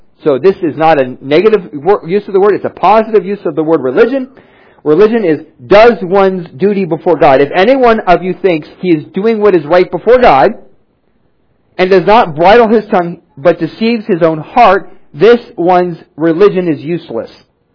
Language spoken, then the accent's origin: English; United States; Well, I don't believe in slavery. I'm an American.